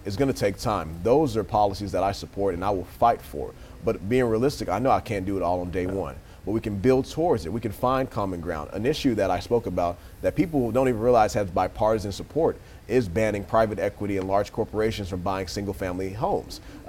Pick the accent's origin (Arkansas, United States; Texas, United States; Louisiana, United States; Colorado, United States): Texas, United States; But I grew up in District 101. I've lived there since I was 2 years old. Went to all my schooling there from pre-K to college.